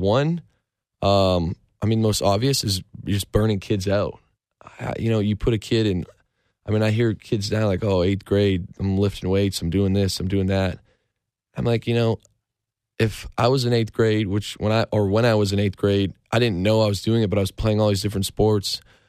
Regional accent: Canada; my dad was a big baseball player. He was a catcher in my hometown. You know, they won a bunch of Canadian championships back in the day.

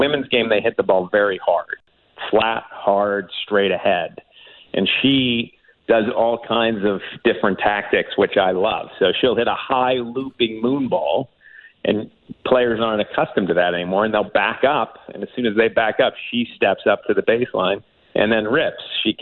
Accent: Buffalo, New York, United States; I grew up in Buffalo, so I was awfully close to Canada anyway.

